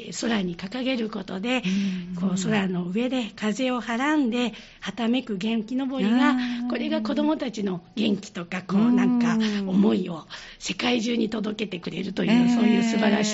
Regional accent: Kansai, Japan; 私関西人なんで

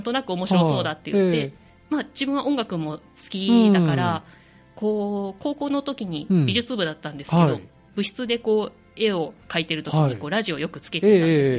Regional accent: Himeji, Hyogo, Japan; ラジオとの出会いは、うん、もともとは地元の姫路にあるラジオ局でディレクターやってたんですけど

